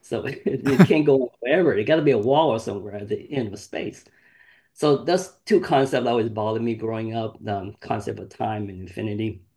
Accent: Vietnam; born there; English is a second language; my ancestry is Chinese, and I've been through three generations of being refugees.

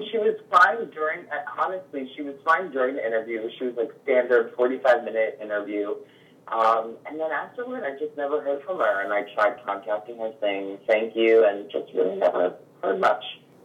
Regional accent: New Jersey, United States; I'm an Italian from New Jersey, but right outside of Philadelphia. I'm like 25 minutes from Philly. This is where I was born and raised.

